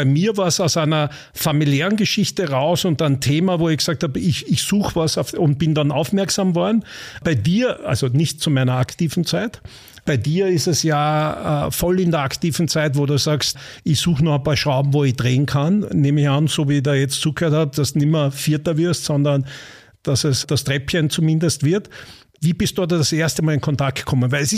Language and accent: German; Austria; wenn du abschwingst als Österreicher noch dazu und eine gute Platzierung hast